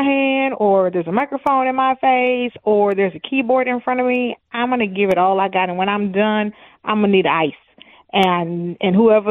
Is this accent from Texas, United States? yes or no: yes; Texas, United States; And I said, well, you know, I'm from Texas.